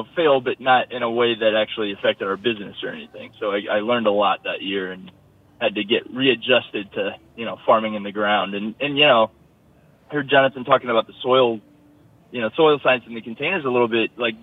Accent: Ohio, United States; I grew up in Ohio, you know, like surrounded by corn, and mm-hmm. then I didn't actually start farming until I moved to Brooklyn.

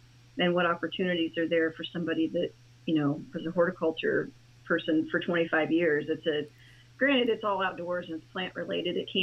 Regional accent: Indiana, United States; Well, I'm from Indiana, and I worked in horticulture for 25 years

